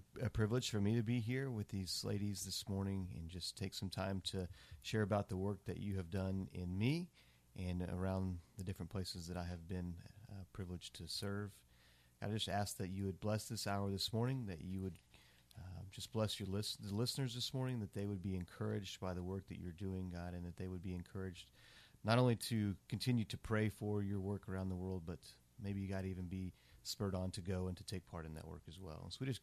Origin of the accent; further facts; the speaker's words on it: Claremore, Oklahoma, United States; I was born and raised in Claremore, had godly parents, took me to church from the time I was born.